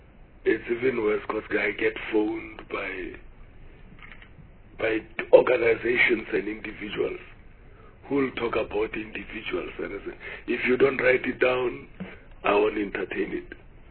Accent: Polokwane, Limpopo, South Africa; I'm from Polokwane. I'm from Limpopo.

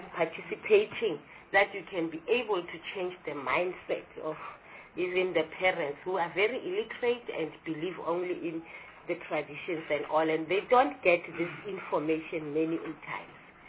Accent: Mpumalanga, South Africa; I come from Mpumalanga. And I come from deep rural Mpumalanga where... they say it's the former Kwandebele.

